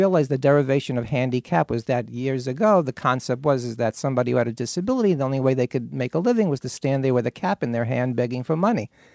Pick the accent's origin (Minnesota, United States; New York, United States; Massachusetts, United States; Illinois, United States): New York, United States; Brooklyn; you know, I grew up in East New York, Brooklyn, and my parents on Saturday would say, let's go for chinks.